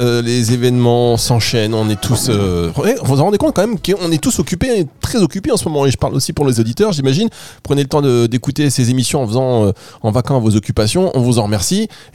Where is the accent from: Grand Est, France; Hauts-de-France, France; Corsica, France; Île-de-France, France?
Hauts-de-France, France; comme je viens du Nord, avant j'avais un accent que j'ai effacé, mais du coup maintenant il y a sur certains mots, j'ai encore quelques petits relents